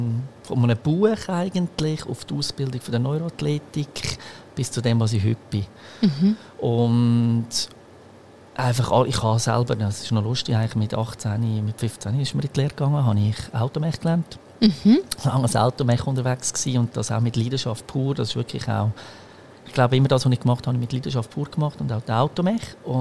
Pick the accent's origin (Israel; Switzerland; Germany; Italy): Switzerland; also born or lived in Croatia; Ich bin in Kroatien geboren und eigentlich gerade nach der Geburt in die Schweiz gekommen. Darum die Sprache besser Schweiz als Kroatisch.